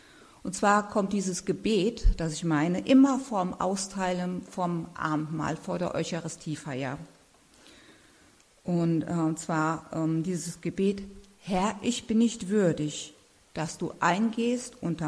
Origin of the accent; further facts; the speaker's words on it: Düsseldorf, North Rhine-Westphalia, Germany; born there; In Düsseldorf, wo ich geboren bin, ging ich erst in den Kindergottesdienst von der evangelischen Kirche, weil wir evangelisch waren. Und dann sind wir umgezogen in ein kleines Dorf und da gab es keine Evangelischen. Das war katholisch. Und zwar nur katholisch.